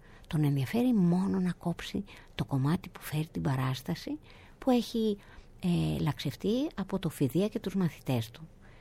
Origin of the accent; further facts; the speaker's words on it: Greece; Και εγώ είμαι Έλληνας αρχαιολόγος.